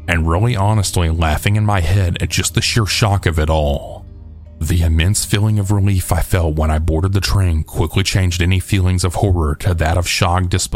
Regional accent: Canada; We're Canadian, and we had also stopped in Italy for about 2 days.

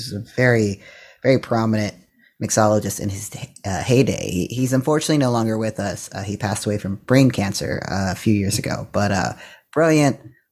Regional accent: West Virginia, United States; flavors that I first encountered as a child growing up in West Virginia.

